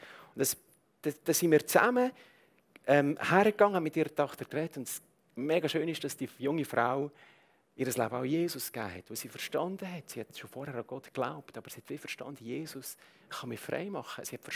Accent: Switzerland; dass das Leben eben nicht das ist, was wir manchmal das Gefühl haben, so als Schweizer.

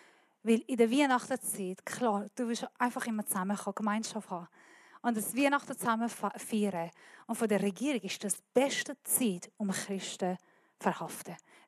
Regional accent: Iran; German is a second language; now in Germany; Ich bin Iranerin. Ich rede wirklich nicht gut Deutsch.

